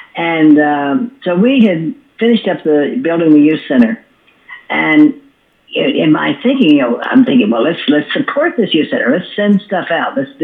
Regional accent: Harlan County, Kentucky, United States; born there; I'm Irish, Scotch-Irish, Appalachian, born in Harlan County, Kentucky.

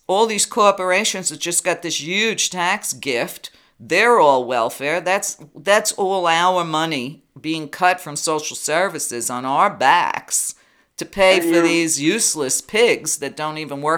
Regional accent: New York City, New York, United States; I grew up in New York at the same time Trump was doing all his wickedness in New York. Every New Yorker knew he was a liar, a cheat, a con man, and a scumbag, basically.

